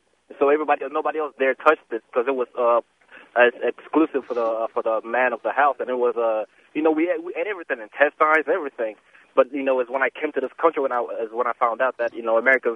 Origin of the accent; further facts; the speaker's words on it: Nigeria; I'm originally from Nigeria, and we eat that all the time.